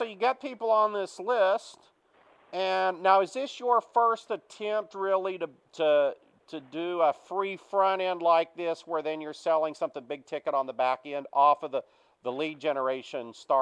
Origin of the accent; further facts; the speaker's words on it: Oklahoma, United States; I'm from Oklahoma. Yeah. People in Australia are like, where?